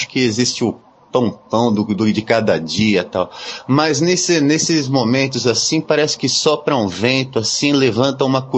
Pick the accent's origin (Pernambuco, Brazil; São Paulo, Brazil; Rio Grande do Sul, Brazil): São Paulo, Brazil; Santo André; now in Salvador, Brazil; Eu sou de Santo André, né? Era, né? Hoje estou morando em Salvador.